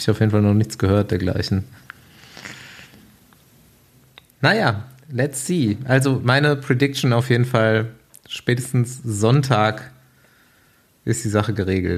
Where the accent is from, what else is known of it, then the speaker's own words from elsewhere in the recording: Germany; wir sind Deutsche, wir sind natürlich irgendwie für